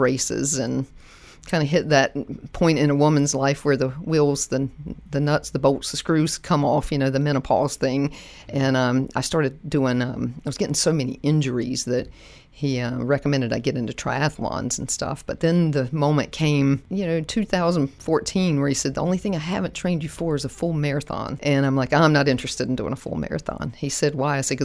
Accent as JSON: {"language": "English", "town": "Wilmington", "region": "North Carolina", "country": "United States", "said": "Sure. So I'm from Wilmington, North Carolina. I was a three-sport athlete in high school."}